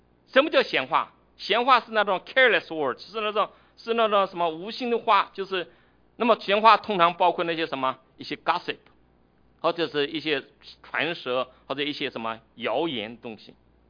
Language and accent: Chinese; Taixing, Jiangsu, China; 我知道在兄弟我在我的家乡呢，兄弟我是江苏扬州泰兴人呢，那么在我的老家那边呢